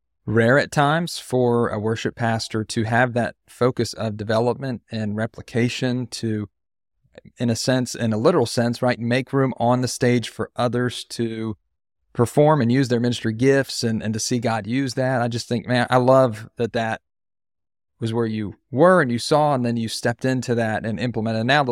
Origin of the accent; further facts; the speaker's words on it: Pennsylvania, United States; I'm from Pennsylvania, right? So I left